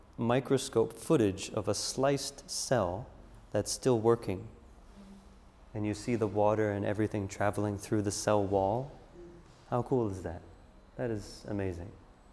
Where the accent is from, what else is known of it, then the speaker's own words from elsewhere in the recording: New York, United States; accent: New York; moved away; My accent actually used to be more like that until I left the States for a while. It slowly transformed. The seeds of seeds of New York and pork in my car slowly transformed into, you know, I'm gonna go park my car.